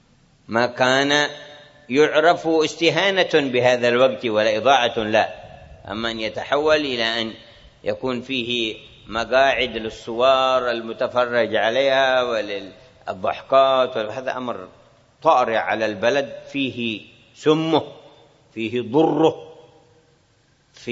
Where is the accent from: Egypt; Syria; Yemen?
Yemen; Hadhramaut; ما قبل الجيل هذا الذي عندنا في حضرموت